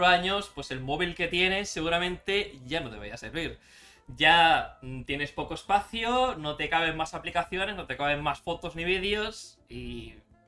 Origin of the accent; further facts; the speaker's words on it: Barcelona, Catalonia, Spain; Cataluña, Barcelona.